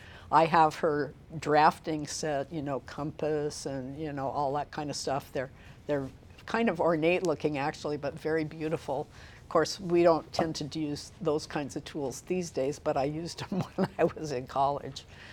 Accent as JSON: {"language": "English", "town": "Seattle", "region": "Washington", "country": "United States", "tie": "born or raised there", "also_born_or_lived": "Pittsburgh, United States", "said": "I lived in Seattle, grew up there. I wasn't born there, but my family is from that area. I was born in Pittsburgh when my dad was in graduate school at University of Pittsburgh."}